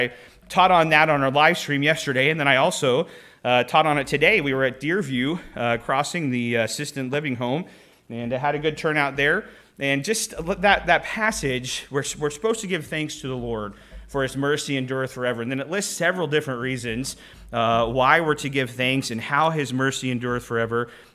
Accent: Clinton, Oklahoma, United States; they had a tornado in Clinton last night, my hometown, and I was watching the News 9 in Oklahoma City.

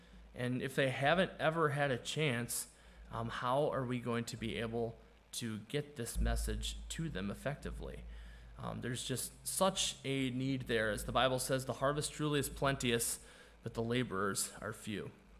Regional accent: United States; now in Hungary; And I'm from the States, by the way.

